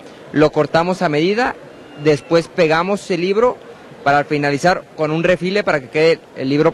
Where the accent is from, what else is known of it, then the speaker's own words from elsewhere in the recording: Guadalajara, Jalisco, Mexico; Nosotros somos de Guadalajara, Jalisco, y llevamos 35 años haciendo esto.